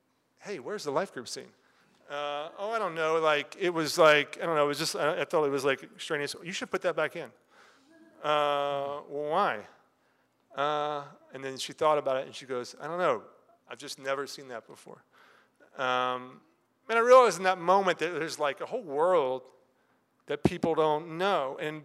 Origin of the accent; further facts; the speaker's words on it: Georgia, United States; Lots of folks in Georgia are Christian, and so I'm from Georgia.